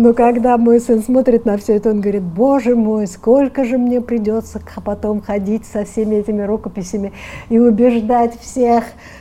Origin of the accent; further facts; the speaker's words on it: Moscow, Russia; Иначе почему я, москвина из Москвы, вдруг увлеклась восточными такими философиями?